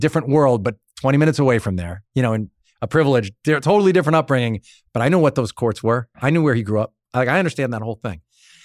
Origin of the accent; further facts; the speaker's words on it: Long Island, New York, United States; I'm from Long Island.